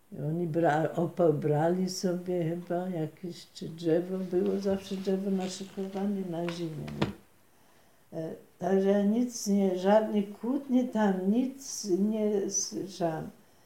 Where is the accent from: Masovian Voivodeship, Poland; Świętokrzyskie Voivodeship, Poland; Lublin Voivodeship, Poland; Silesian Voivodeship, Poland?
Silesian Voivodeship, Poland; przecież my tu Ślązacy są doma